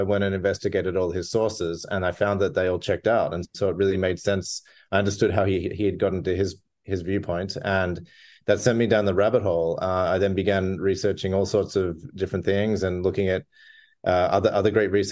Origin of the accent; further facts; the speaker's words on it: Melbourne, Victoria, Australia; I grew up in Australia, in Melbourne, and I just kind of, you know, thought the world was a certain way.